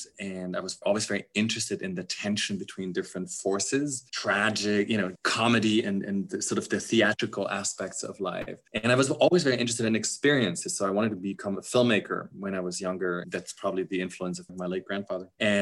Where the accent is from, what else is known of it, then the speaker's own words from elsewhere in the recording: southern Germany, Germany; English is a second language; I grew up in Southern Germany, so a somewhat conservative part of the country, very honest, hardworking, very frugal in a way.